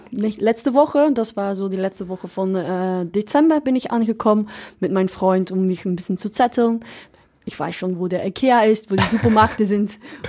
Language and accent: German; Lichtervelde, West Flanders, Belgium; Ich bin aufgewachsen in Belgien, in Lichterwalde, Torhout, wo ich jetzt auch wieder wohne.